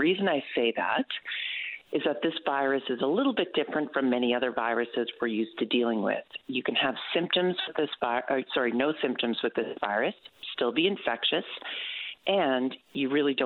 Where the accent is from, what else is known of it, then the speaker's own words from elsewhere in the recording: Old Perlican, Newfoundland and Labrador, Canada; but I'm from Old Pearlican. I have no expectation that I'm going to be getting back to Newfoundland for Christmas.